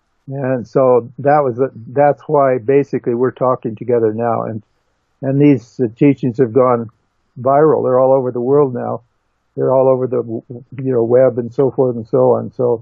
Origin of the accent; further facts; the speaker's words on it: United States; I'm an American, and I had the advantage of actually hearing these teachings